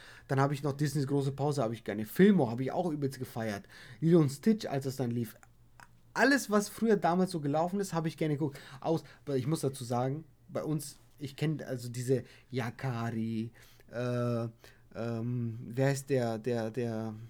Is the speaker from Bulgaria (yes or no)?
yes; Bulgaria; German is a second language; now in Germany; Bei uns in Bulgarien kam immer so ein rotes Zeichen, da stand ab 18